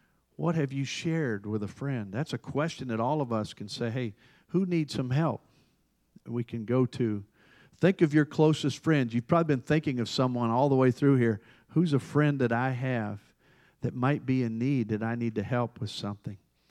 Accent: Charleston, South Carolina, United States; I said, I'm a pastor from Charleston, South Carolina.

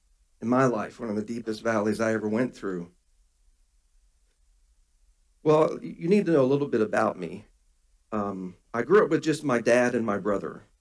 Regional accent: Baltimore, Maryland, United States; We had an alley where I grew up in Baltimore. I grew up on Cortez Road, and they were row houses. This is back when row houses were really row houses.

